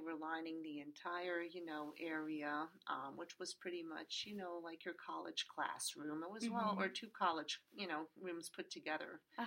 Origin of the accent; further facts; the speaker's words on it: New York City, New York, United States; Well, I grew up in New York, Midtown Manhattan. Born and raised NYU Medical Center and around the United Nations neighborhood, United Nations area.